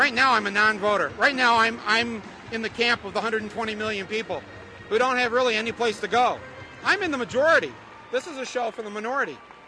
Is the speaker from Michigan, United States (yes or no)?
yes; Flint, Michigan, United States; when we were growing up in Flint, you know, we would never see that. We'd never hear our voice.